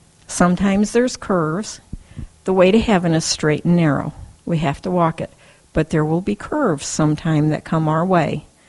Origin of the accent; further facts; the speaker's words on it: Waupaca, Wisconsin, United States; born there; I was born in Waupaca, but they did still live in New London at the time